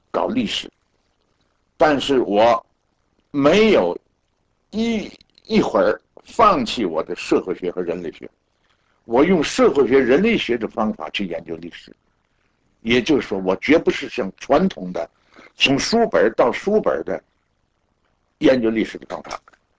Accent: Tianjin, China; 我失业了，所以只好我跑回天津了。我家在天津，我是天津人。

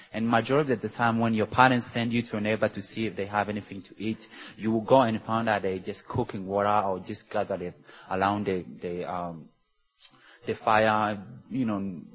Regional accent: Rwanda; now in Greensboro, United States; I am from Rwanda, East Africa, and I now live in Greensboro, North Carolina

